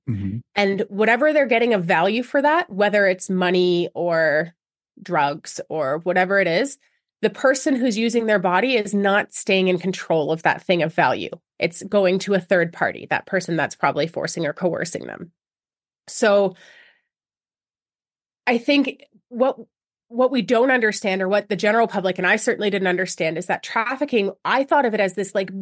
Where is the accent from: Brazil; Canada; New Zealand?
Canada; when I lived in Wyoming and I was, you know, meeting up with a new friend, trying to figure out work I could do as a Canadian